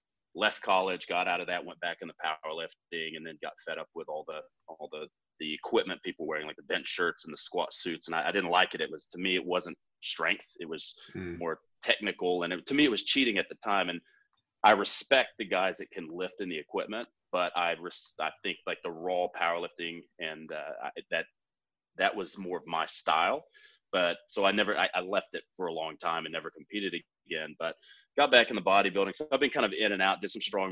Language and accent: English; Texas, United States; you know, everybody trains for Texas football. So I'm originally from Texas.